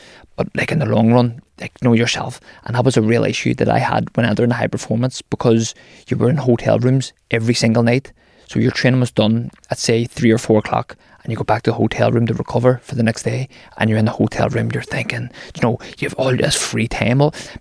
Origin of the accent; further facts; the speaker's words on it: Belfast, Northern Ireland, United Kingdom; I come from Andytown in West Belfast. Working class area, went to school there, De La Salle.